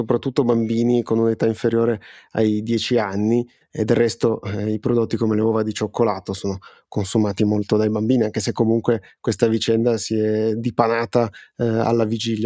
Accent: Piedmont, Italy; soprattutto tu e io che siamo piemontesi

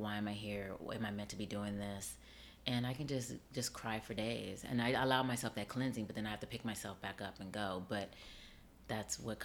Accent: Las Vegas, Nevada, United States; I grew up on the West Coast. I grew up in Las Vegas.

